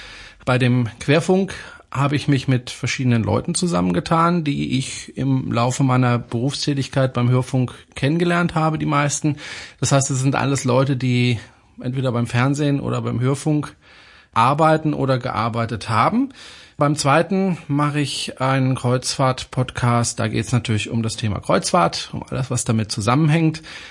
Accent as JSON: {"language": "German", "town": "Freiburg", "region": "Baden-Württemberg", "country": "Germany", "tie": "born there", "also_born_or_lived": "Stuttgart", "lives_now": "Horb am Neckar, Germany", "said": "Ich bin gebürtiger Freiburger. Mein Vater ist Franzose, meine Mutter ist Deutsche, deswegen bin ich auch zweisprachig aufgewachsen. Bin dann über Stuttgart schließlich nach Horb am Neckar gelandet."}